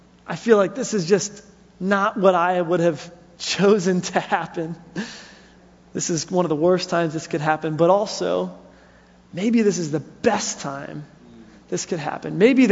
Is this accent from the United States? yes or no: yes; New Jersey, United States; that I'm from the greatest state that's ever existed. But California's second, it's fine. And so growing up in New Jersey, I hit about 15 years old